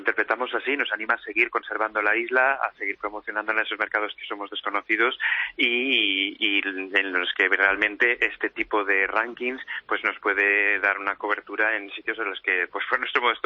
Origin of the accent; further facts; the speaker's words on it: Barcelona, Catalonia, Spain; now in Mallorca, Spain; Yo la verdad es que soy originario de Barcelona, pero ya hace 9 años que me vine para aquí